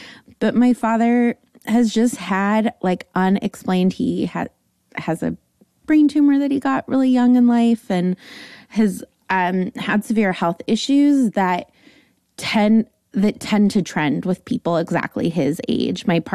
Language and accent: English; San Fernando Valley, California, United States; San Fernando Valley. So I come by my likes and totallys and definitelys very authentically. I grew up Jewish in a large Orthodox Jewish family, extended family.